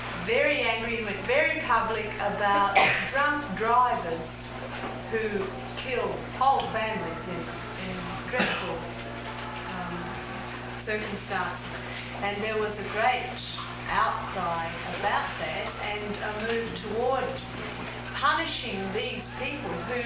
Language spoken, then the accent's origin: English; New Zealand; I'm from New Zealand